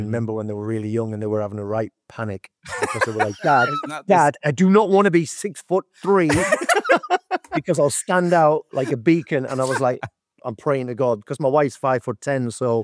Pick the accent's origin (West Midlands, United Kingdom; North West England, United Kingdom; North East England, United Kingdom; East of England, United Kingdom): North East England, United Kingdom; Hartlepool; So I went into training in my hometown club of Hartlepool. That was the club I paid for. That's where I came through the youth setup and got a professional contract when I was 18.